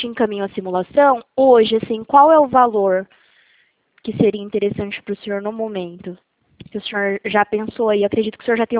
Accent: São Paulo, Brazil; Sou de São Paulo.

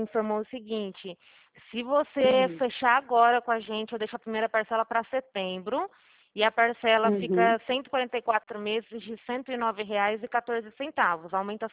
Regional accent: Araçatuba, São Paulo, Brazil; Araçatuba mesmo, aqui da General Glicério.

